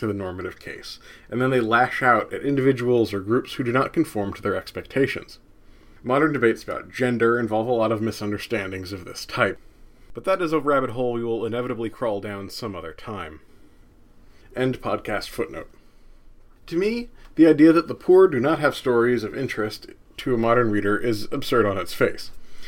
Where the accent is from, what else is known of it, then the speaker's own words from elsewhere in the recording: New Jersey, United States; Now, for example, I grew up in New Jersey.